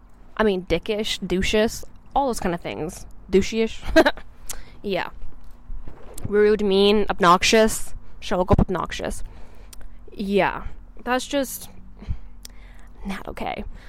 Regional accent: Saskatchewan, Canada; I'm from Canada, Saskatchewan, Canada. I'm not gonna put my city.

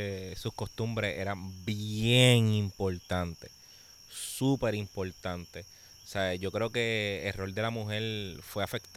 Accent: Puerto Rico; Sí, es como los puertorriqueños, cuando salíamos, pues la mamá lo que te decía

